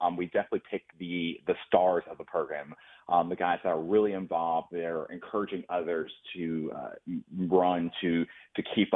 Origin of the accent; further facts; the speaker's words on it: Mount Pleasant, South Carolina, United States; I'm born and raised in Mount Pleasant, living in the Charleston area for the past 30-some years.